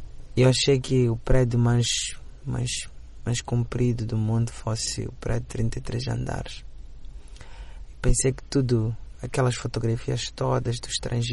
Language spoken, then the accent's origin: Portuguese; Mozambique; now in United States; Principalmente porque eu consigo olhar para a própria minha terra de uma forma diferente e com grande orgulho. Ou com orgulho maior do que eu tinha quando vivia em Moçambique.